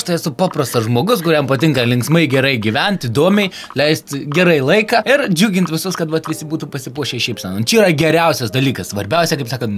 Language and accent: Lithuanian; Samogitia, Lithuania; Nes aš negaliu lietuvišką te pasakyti, ką aš galiu žemaitišką visko išsakyti. Nu tada tep nuo dūšių, sen tep normalė. Nes nu mes žemaitė esam tokie dūšių žmonės.